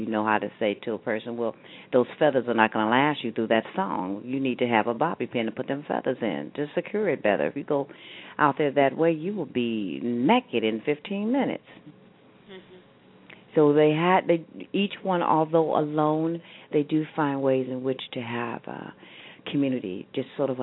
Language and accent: English; Midwest, United States; The brothels that I was aware of growing up in the Midwest, what we understood about them is they were a go-to place.